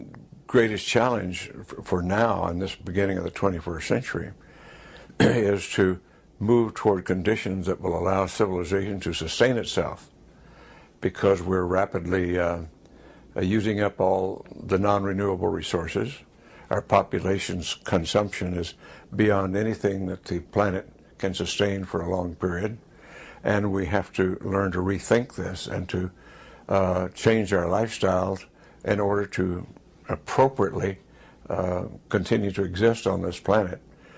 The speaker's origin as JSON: {"language": "English", "town": "Roswell", "region": "New Mexico", "country": "United States", "tie": "born or raised there", "said": "I grew up in Roswell, New Mexico, which was the site of presumed alien crash in 1947"}